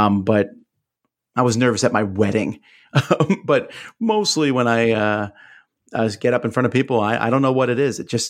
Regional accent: Pennsylvania, United States; also born or lived in Pensacola; me as a Yankee growing up in Pennsylvania, moving to Pensacola, Florida, which is basically part of Alabama, not Florida, was a bigger culture shock than going to Korea.

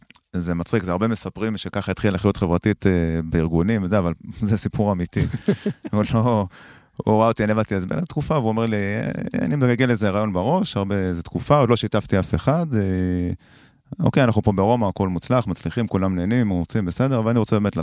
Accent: Motza Illit, Jerusalem District, Israel; גם גדלתי במוצא אלית … והרבה אנשים מארומה הם שכנים שלי, אנחנו כולם גדלנו באותו מקום

